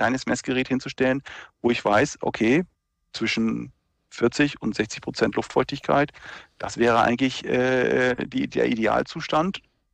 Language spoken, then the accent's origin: German; Lower Saxony, Germany; also ich bin ja aus der Nähe von Lüneburg